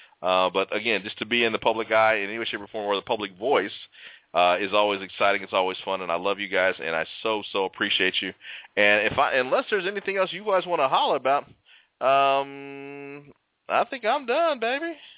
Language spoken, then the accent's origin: English; Galesburg, Illinois, United States; I drove down to my hometown of Galesburg, Illinois. Woo! Kudos to Galesburg, Illinois.